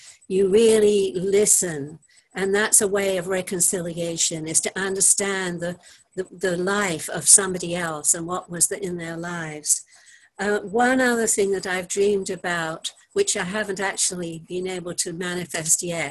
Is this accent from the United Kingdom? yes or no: yes; England, United Kingdom; also born or lived in Jerusalem; now in United States; I live in Central California near the ocean, but I grew up in England. So I have a sort of a little bit of a different perspective, but I want to share, I lived in Jerusalem for 9 years